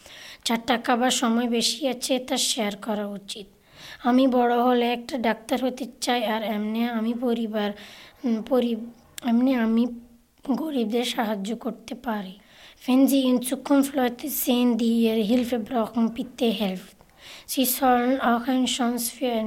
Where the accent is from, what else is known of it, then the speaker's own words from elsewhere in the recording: Bangladesh; first language Bengali; German is a second language; now in Austria; aus Bangladesch und lebe seit 3 Jahren in Österreich. Heute werde ich meine Rede auf Deutsch und in meiner Muttersprache Bangla halten.